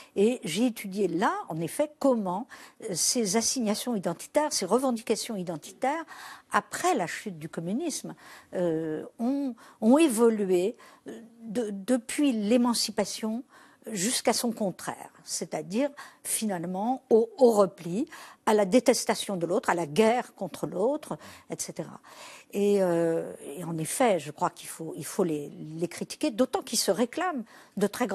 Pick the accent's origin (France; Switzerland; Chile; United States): France; une des premières fois de ma vie où je dis « je suis française »